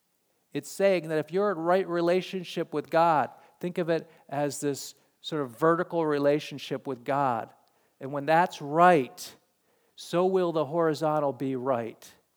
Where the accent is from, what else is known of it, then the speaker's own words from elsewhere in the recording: New England, United States; I've grown up and I was raised in New England, and thank you for not holding that against me.